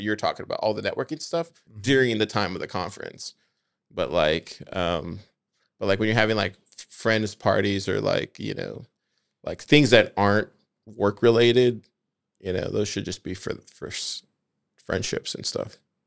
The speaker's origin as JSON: {"language": "English", "town": "Austin", "region": "Texas", "country": "United States", "said": "Maybe just because I'm from Austin and it's always been like this."}